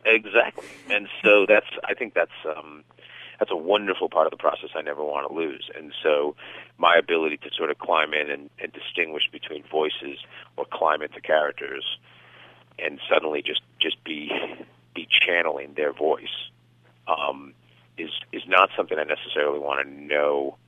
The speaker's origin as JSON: {"language": "English", "town": "Boston", "region": "Massachusetts", "country": "United States", "tie": "born or raised there", "said": "when you talk about what it was like to grow up in sort of those neighborhoods and then step into Brahmin Boston"}